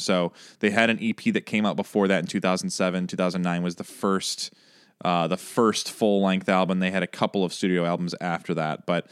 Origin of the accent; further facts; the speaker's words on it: Chicago, Illinois, United States; It's just because I'm from Chicago.